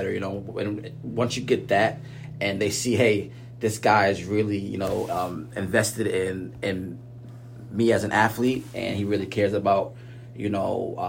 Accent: Massapequa, New York, United States; Yeah. So I'm a Long Island guy. You know, I'm from Massapequa. I went to Amityville High School.

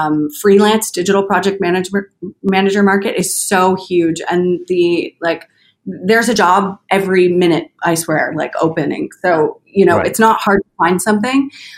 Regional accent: Toronto, Ontario, Canada; I'm from Toronto originally.

